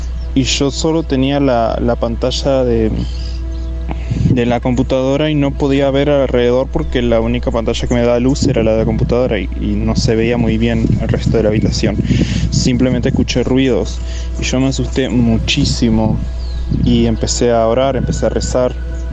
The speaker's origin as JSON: {"language": "Spanish", "country": "Argentina", "said": "soy argentino."}